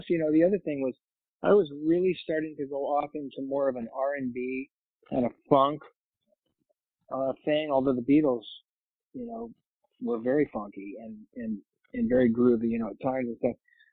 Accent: Chicago, Illinois, United States; There are about 10, maybe a dozen fans that I grew up with in Chicago.

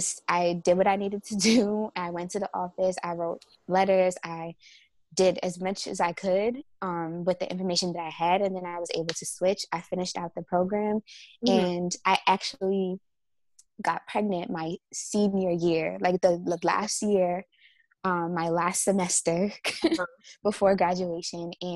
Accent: Nigeria

